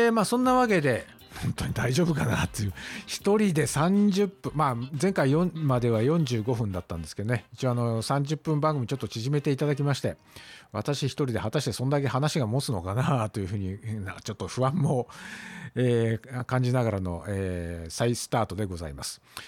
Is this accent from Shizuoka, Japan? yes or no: yes; Shizuoka, Japan; 4月24日に名古屋市の、某病院で生まれたということです。で、なんで静岡市出身なのかっていうと、実は父親と母親がどちらも静岡県出身なんですね。